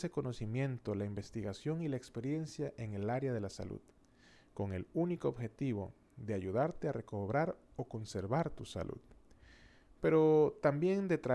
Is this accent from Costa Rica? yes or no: yes; Costa Rica; also born or lived in Panama / Mexico; aunque soy de Costa Rica, este es un país hermoso donde pasé mis años de niñez y juventud y que me regaló parte importante de mi identidad. También he vivido en Panamá y México